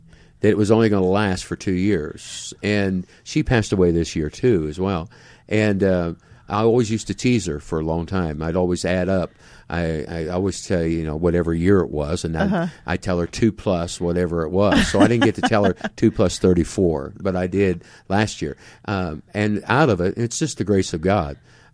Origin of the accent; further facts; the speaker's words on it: Pennsylvania, United States; It was kind of interesting because I'm from Pennsylvania. My wife is from Missouri.